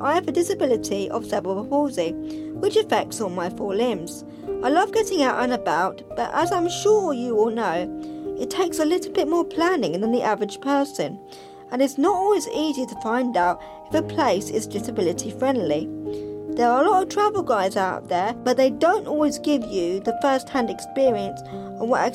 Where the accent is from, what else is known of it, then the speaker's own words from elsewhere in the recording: Tunbridge Wells, South East England, United Kingdom; Welcome to my hometown of Tunbridge Wells. This is where I grew up